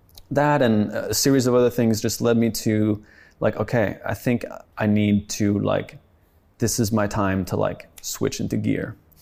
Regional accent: France; my family's Swedish, but I grew up in France, and the French school system is very strict and rigid.

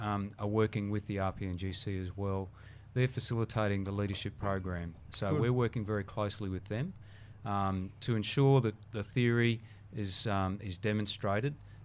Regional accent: New South Wales, Australia; now in Cairns, Australia; Yeah, I'm originally from Northern New South Wales, but decided to become a Queensland supporter and move up here.

